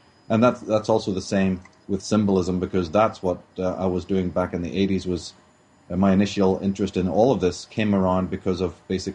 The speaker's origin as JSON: {"language": "English", "country": "Ireland", "said": "being Irish, we know all about colonialization"}